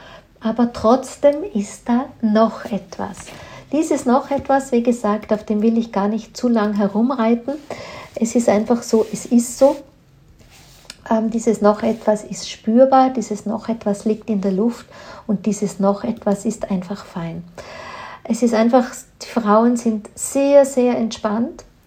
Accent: Austria; ich kenne sehr schöne Hotels bei uns in Österreich

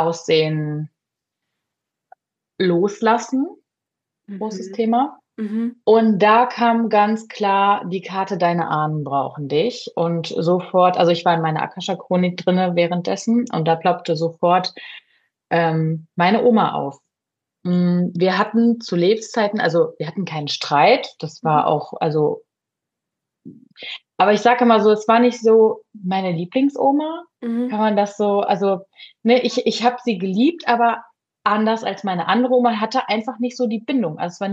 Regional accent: Rhineland-Palatinate, Germany; ich bin 31, habe eine kleine Tochter, ich komme aus dem schönen Westerwald

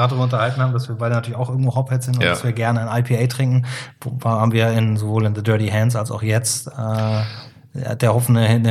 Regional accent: Cologne, North Rhine-Westphalia, Germany; Als Kölner war das so.

